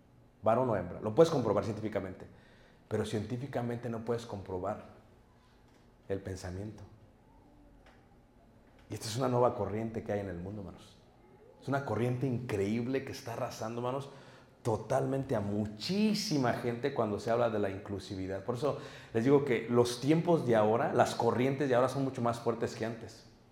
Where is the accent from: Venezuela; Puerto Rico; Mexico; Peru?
Mexico; Mexico City; Yo me crié en Ciudad de México en un ambiente muy pesado.